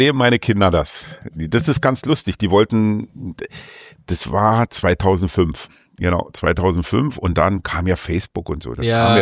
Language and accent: German; Weißwasser, Saxony, Germany; ich komme aus Sachsen.